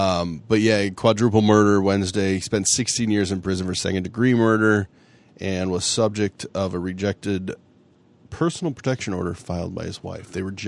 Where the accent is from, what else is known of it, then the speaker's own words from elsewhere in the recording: Berkley, Michigan, United States; There's a new controversy in my hometown of Berkeley, Michigan.